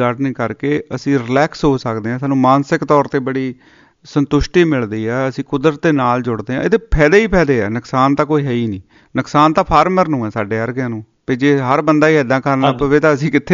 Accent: Punjab, India; ਪੰਜਾਬ ਦੇ ਵਿੱਚ ਆਪਾਂ ਜੰਮੇ ਪਲੇ ਹਾਂ

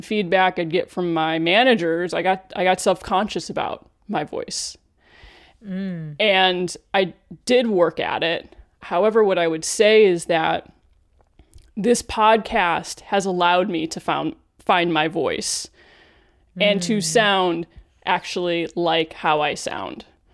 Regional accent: Cleveland, Ohio, United States; I worked in local news in Cleveland, the NBC affiliate, Channel 3 News, my hometown, as a reporter on air

